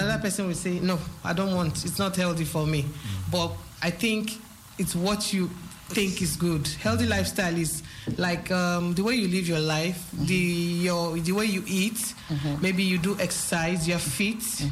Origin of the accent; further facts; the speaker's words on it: Nigeria; I'm a Nigerian, a mother of four.